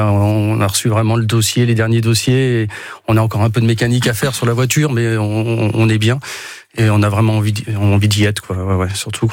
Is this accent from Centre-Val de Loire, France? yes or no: yes; Centre-Val de Loire, France; comme on vient du Véron